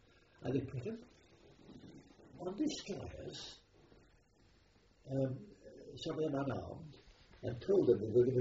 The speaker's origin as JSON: {"language": "English", "country": "United Kingdom", "said": "We, as British soldiers, were listening to the London News on the radio"}